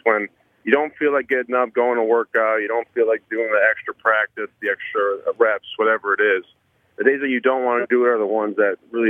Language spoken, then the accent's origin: English; Kewaunee, Wisconsin, United States; And, you know, I'm from Kewaunee, so, like, I used to leave my keys in the ignition in my car.